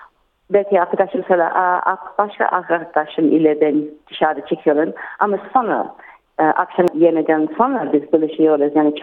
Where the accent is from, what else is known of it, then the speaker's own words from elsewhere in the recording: Sydney, New South Wales, Australia; Turkish is a second language; Sydney'de. Sydney'de bir mahalle, yani Northbridge.